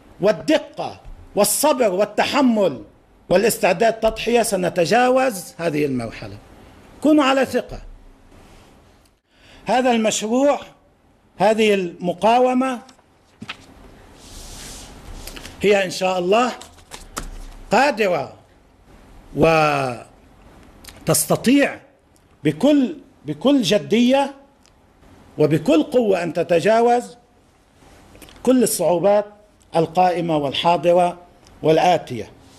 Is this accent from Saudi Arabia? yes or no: no; Lebanon